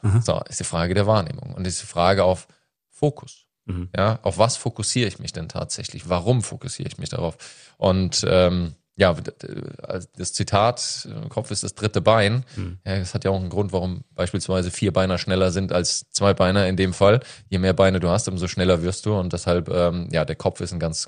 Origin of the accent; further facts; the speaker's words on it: Odenwald, Germany; Also ich komme aus dem Odenwald